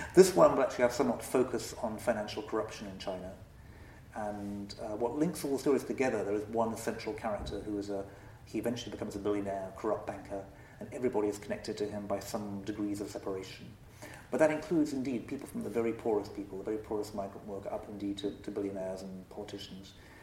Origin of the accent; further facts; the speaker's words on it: London, United Kingdom; I guess I'm from London, the big capital. I've always lived in big cities.